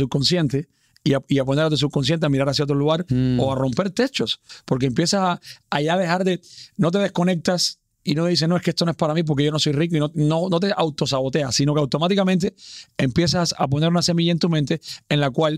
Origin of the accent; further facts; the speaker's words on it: Cuba; soñar tan grande en mi país natal, en Cuba, era algo que era criticado